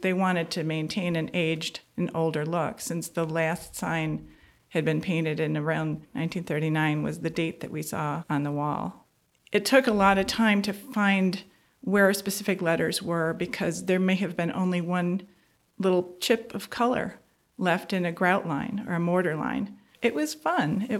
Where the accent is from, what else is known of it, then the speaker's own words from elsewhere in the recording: Detroit, Michigan, United States; I'm originally from Michigan, Detroit area, have lived all over the country, the UP, Traverse City.